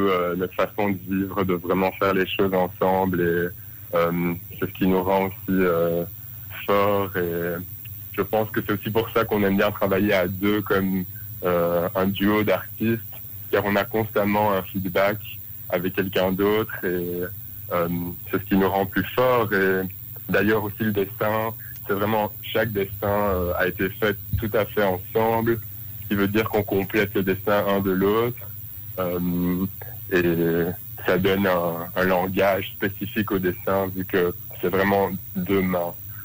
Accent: Belgium; En tant que Belge, je suis coincé

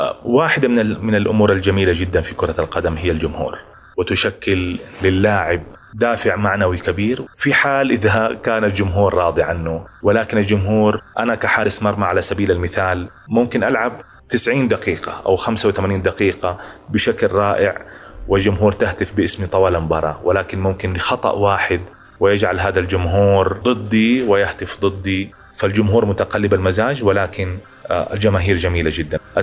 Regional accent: Medina, Medina Province, Saudi Arabia; وأيضا تجاه عائلتي وأهل مدينتي. أهل المدينة المنورة كانوا يعتبروني سفير لهم

